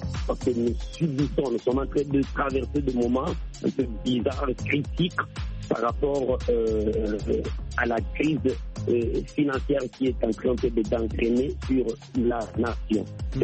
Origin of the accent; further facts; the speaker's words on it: DR Congo; Moi aussi, je suis Congolais. Je ne souhaiterais que les bénédictions pour mon pays.